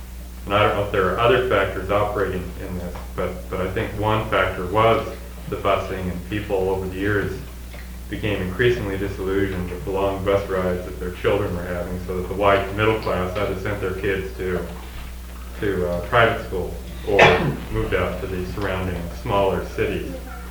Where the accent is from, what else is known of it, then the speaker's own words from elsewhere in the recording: Seattle, Washington, United States; I'm from Seattle, mm-hmm.